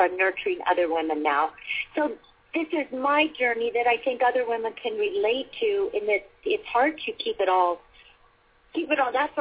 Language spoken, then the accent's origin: English; Ireland; I love horseback riding, and I'm from Ireland.